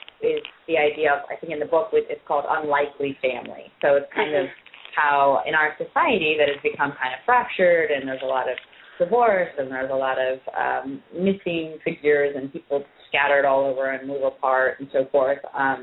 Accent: Virginia, United States; moved away as an adult; I kind of started traveling after I grew up in Virginia, so I was very stationary for the first 18 years.

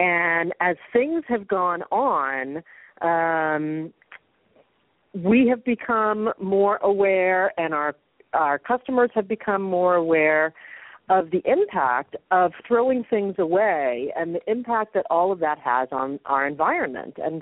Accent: Massachusetts, United States; I grew up actually back in Massachusetts, and we had little compartments where you had to put the paper in one compartment

